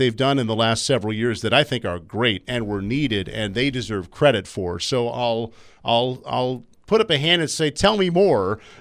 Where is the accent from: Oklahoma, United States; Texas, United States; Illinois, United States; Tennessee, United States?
Illinois, United States; because I grew up in Illinois